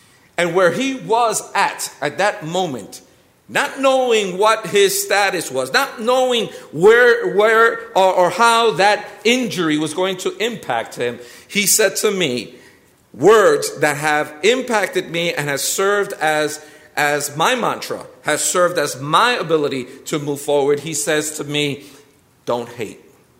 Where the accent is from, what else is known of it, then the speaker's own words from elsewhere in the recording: Brooklyn, New York, United States; born there; I was born in Williamsburg section of Brooklyn, New York.